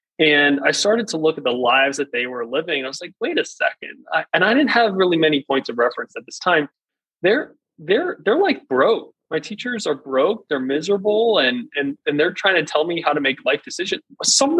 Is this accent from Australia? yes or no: no; Virginia, United States; Yeah, I grew up in Northern Virginia. Grew up on a farm. My nearest friend was like a mile away from me.